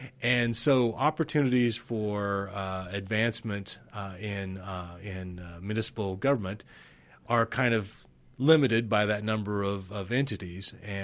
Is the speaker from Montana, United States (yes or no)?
yes; Montana, United States; I'm originally from Montana.